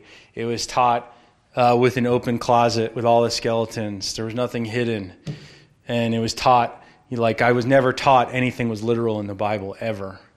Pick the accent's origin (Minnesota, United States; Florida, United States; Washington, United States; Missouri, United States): Florida, United States; So, I'm from Florida.